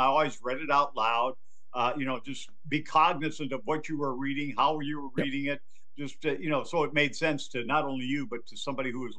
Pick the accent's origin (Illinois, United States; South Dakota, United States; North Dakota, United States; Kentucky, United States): North Dakota, United States; Dickinson; born there; Well, first of all, I was born in North Dakota, if you can believe that. Dickinson, okay. North Dakota.